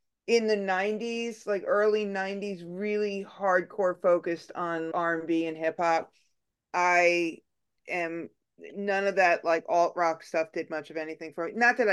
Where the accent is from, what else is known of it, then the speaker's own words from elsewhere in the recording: New York, United States; also born or lived in San Francisco; I grew up in New York in the 70s, so very much a product of top 40 radio, all that stuff.